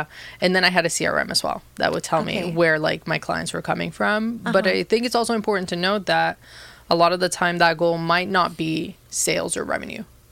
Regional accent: Colombia; So I'm originally from Colombia. I grew up all over the world

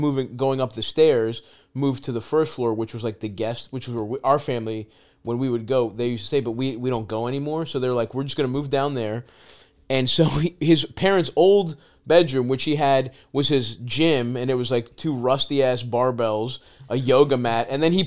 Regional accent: Greece; I'm from Greece

